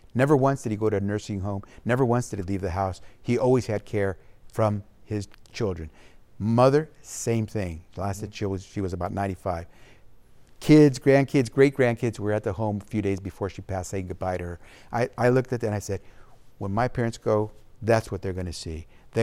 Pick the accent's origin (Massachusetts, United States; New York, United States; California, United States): California, United States; Sacramento; I grew up in Sacramento, born and raised in Sacramento. Stanford's 2 hours away.